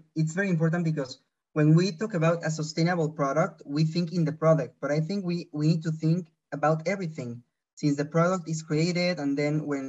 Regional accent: Mexico; now in Belgium; I'm from Mexico. But we are spreading the world because I'm living in Belgium.

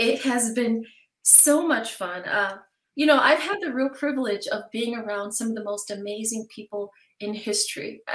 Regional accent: Buffalo, New York, United States; I have been, I'm from Buffalo, New York. I'm from back east.

